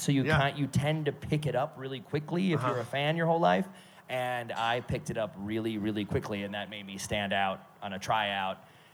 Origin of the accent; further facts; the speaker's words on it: Cleveland, Ohio, United States; And I'm from Cleveland.